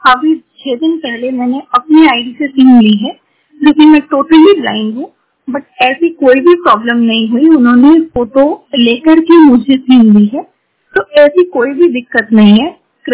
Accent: Varanasi, Uttar Pradesh, India; मैं यूपी वाराणसी से हूँ।

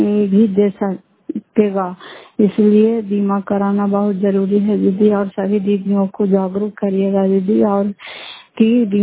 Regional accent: Fatehpur, Bihar, India; फतेहपुर पंचायत मकरौता, जिला नालंदा, करारकसराय ब्लॉक की निवासी हूँ।

